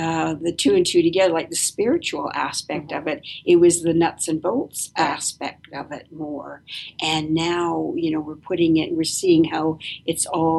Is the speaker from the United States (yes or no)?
no; Canada; moved away; also born or lived in Australia; I was raised in Canada. Well, mostly in Canada.